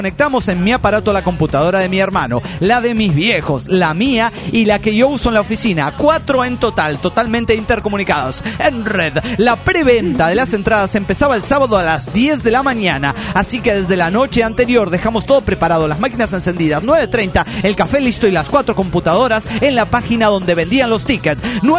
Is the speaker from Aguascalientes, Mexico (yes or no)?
no; Mexico City, Mexico; del DF mexicano.